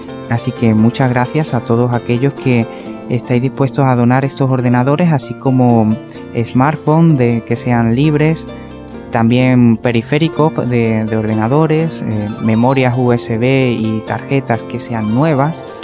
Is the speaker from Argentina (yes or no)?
no; Andalusia, Spain; en Andalucía, que es de donde yo soy